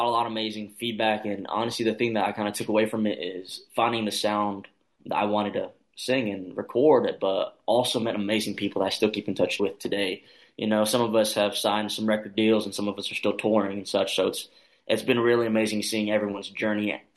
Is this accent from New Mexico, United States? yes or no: yes; New Mexico, United States; but here from New Mexico, there's not many of us doing it.